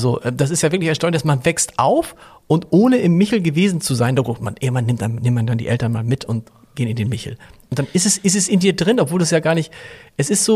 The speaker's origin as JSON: {"language": "German", "region": "Hamburg", "country": "Germany", "said": "als Hamburger"}